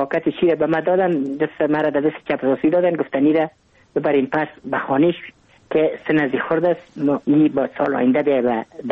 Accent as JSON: {"language": "Persian", "region": "Kabul", "country": "Afghanistan", "tie": "born or raised there", "said": "ما متولد کابل هستم، در نایه اول کابل تولد شدیم."}